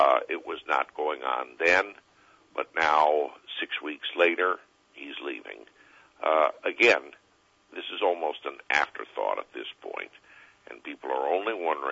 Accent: Connecticut, United States; Linda McMahon from my home state of Connecticut

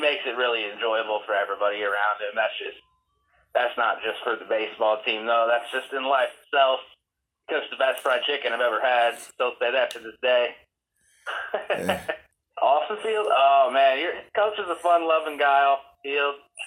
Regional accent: Farmer City, Illinois, United States; I'm from Farmer City, Champaign, Illinois area. That's where the University of Illinois is.

